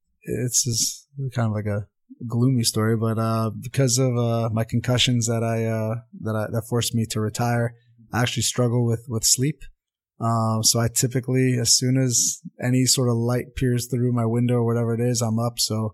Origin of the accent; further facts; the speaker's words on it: Montvale, New Jersey, United States; I grew up in Montvale, New Jersey.